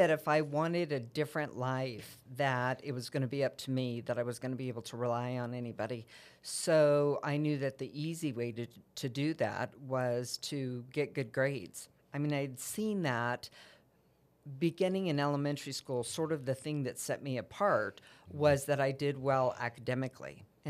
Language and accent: English; Roswell, New Mexico, United States; I'm originally from Roswell, New Mexico, which is a very conservative community.